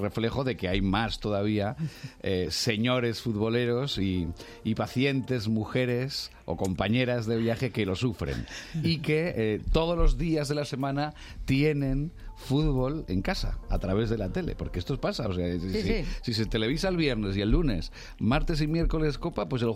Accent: Huesca, Aragon, Spain; Ya que he nombrado a mi tierra, a Huesca

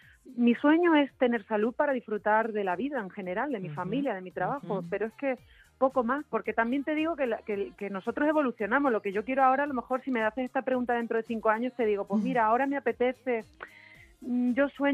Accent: Extremadura, Spain; incluso un buen frito extremeño, cosas de mi tierra

